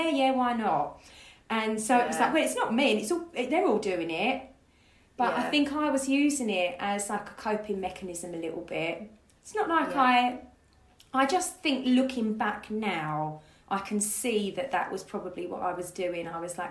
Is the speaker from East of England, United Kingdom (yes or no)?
yes; Grays, East of England, United Kingdom; You know, you're from Basildon, I'm from Grays.